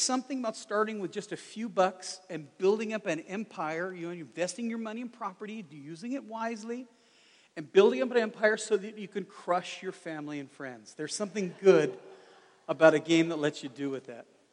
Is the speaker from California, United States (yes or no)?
yes; Los Angeles, California, United States; Now, I grew up in the ghetto. I can say these things. I really did. I grew up in South Central LA.